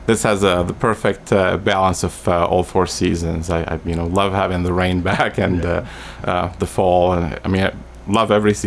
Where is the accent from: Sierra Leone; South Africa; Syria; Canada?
Syria; English is a second language; moved away as an adult; now in United States; Originally, I grew up in Syria, born and grew up in Syria, and did my med school at Damascus University.